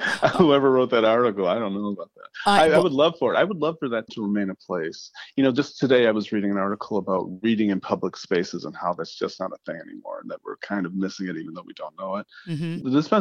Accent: Ohio, United States; I'm from Ohio. What can I say? I think farmers are kind of more soulful.

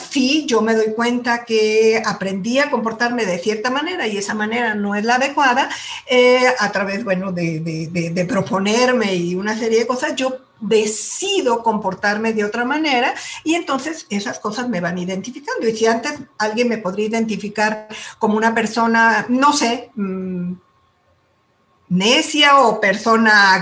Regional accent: Ciudad Obregón, Sonora, Mexico; born there; yo soy del norte de México, yo soy sonorense porque nací en Ciudad Obregón, Sonora, ¿no? Y soy una mujer, soy mexicana, soy sonorense

